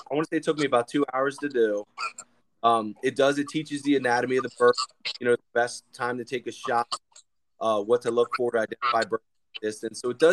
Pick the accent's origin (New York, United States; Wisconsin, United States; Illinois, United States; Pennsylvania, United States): Pennsylvania, United States; Unfortunately, I hate to say it because I'm from Pennsylvania.